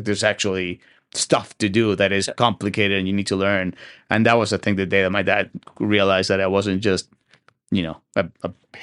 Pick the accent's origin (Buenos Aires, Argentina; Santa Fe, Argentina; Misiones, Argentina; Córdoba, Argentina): Buenos Aires, Argentina; Argentina is interesting. I come from a family of business people, and I was the non-business guy.